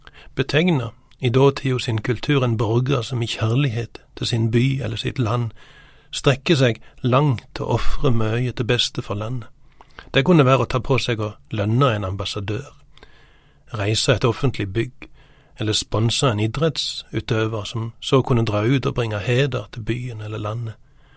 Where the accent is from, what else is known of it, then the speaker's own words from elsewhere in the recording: Sokndal, Rogaland, Norway; På kirkegården i Sokndal, der jeg kommer ifra